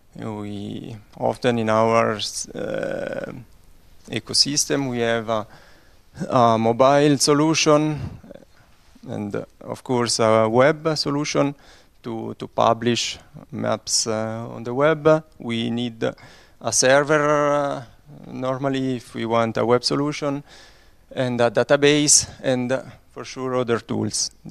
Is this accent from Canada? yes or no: no; Italian-speaking Switzerland, Switzerland; I come from Switzerland, from the Italian part, Italian-speaking part of Switzerland.